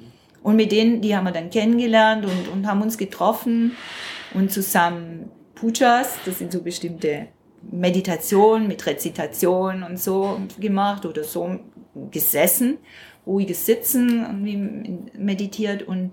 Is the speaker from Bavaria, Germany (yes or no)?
yes; Notzing, Bavaria, Germany; so in Notzing in dem Dorf, wurde das schon sehr kontrolliert und beobachtet irgendwie und auch beurteilt